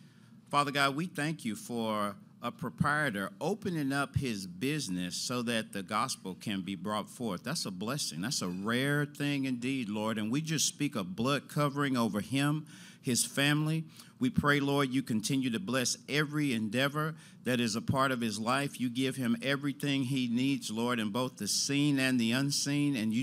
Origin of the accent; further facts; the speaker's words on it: St. Louis, Missouri, United States; So you heard him say I grew up in St. Louis.